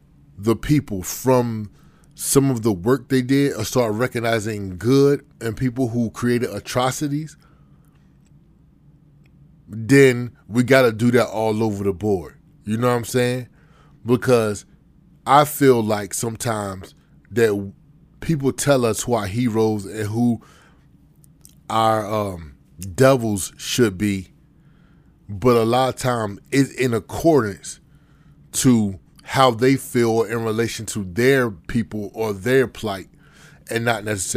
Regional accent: Virginia, United States; So I'm from Virginia, so I know a lot of black people walking around with that Jefferson last name is related to Thomas Jefferson.

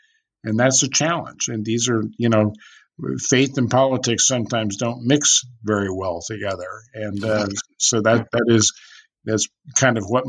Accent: California, United States; Well, I was growing up in California.

